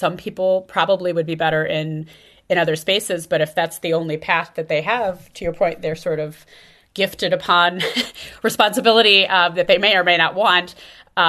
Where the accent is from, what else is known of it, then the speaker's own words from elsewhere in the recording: Midwest, United States; So I grew up in the Midwest of the US.